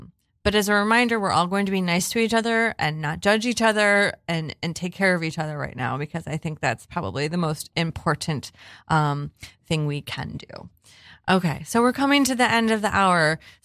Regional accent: Midwest, United States; They're sandals, but I'm a Midwesterner, so I call them all flip-flops.

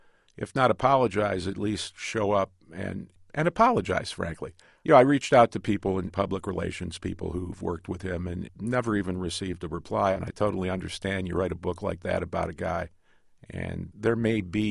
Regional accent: Cleveland, Ohio, United States; now in Los Angeles, United States; When we moved to Los Angeles from Cleveland in 1960, we drove Route 66 most of the way once we caught it in Illinois. And that, for me, became the entirety of my childhood memory of being with my dad.

